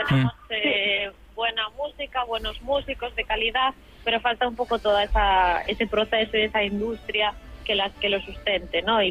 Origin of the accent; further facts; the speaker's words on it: Galicia, Spain; somos gallegas y tocamos a la gallega. Tenemos nuestro lenguaje propio y personal y nuestro sonido particular